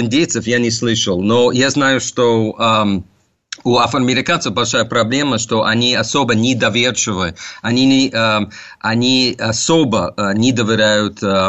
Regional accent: United States; Russian is a second language; moved away as an adult; now in Russia; я родом из Америки. Пока у меня только одно гражданство.

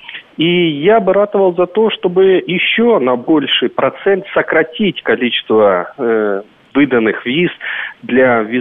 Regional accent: Moscow, Russia

